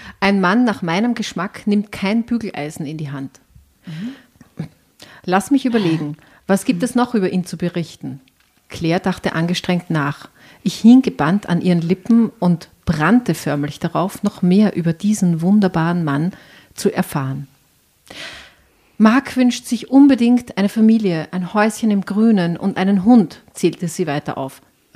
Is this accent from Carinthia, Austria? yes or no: no; Styria, Austria; Aus der Obersteiermark, aus dem Ennstal in der Nähe von Schladming.